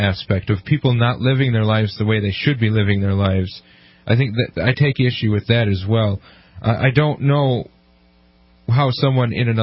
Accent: Wisconsin, United States; Maybe I'm from Wisconsin, dude. I don't like cheese, okay?

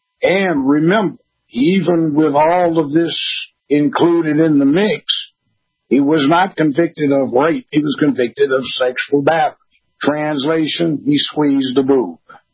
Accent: Los Angeles, California, United States; I grew up in Los Angeles.

